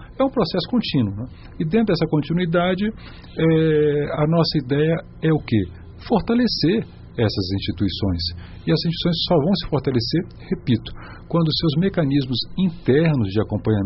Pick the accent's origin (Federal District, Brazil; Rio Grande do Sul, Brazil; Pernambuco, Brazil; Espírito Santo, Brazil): Federal District, Brazil; Brasília; now in São Paulo, Brazil; Mesmo eu não sendo de São Paulo, eu sou de Brasília